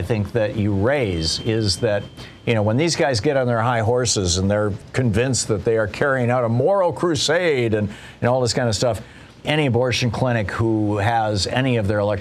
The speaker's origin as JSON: {"language": "English", "country": "Germany", "first_language": "German", "second_language": "English", "said": "German is my mother tongue, but after going to college in Britain and grad school in America, I'm now more comfortable talking about politics in English."}